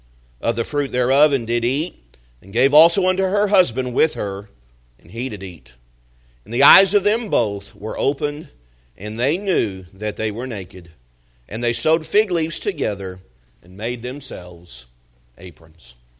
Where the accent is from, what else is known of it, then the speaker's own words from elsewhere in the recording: Amarillo, Texas, United States; also born or lived in Springfield, Missouri; I was born here in Springfield when my dad was in Bible college, and then at the ripe old age of 2, we moved to Amarillo, Texas, and I would spend the next 16 years of my life there in Amarillo.